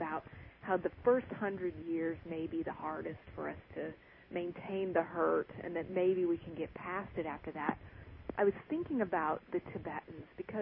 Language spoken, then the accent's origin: English; New Mexico, United States; now in Texas, United States; My home state when I was a kid state of New Mexico, but now I'm in Texas.